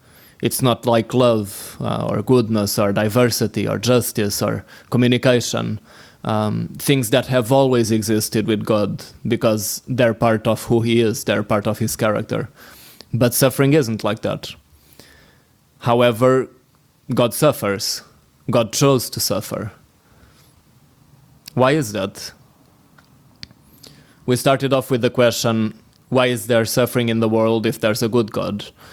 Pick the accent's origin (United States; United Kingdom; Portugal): Portugal; from Portugal. I'm currently leading the campus team in the beautiful city of Lisbon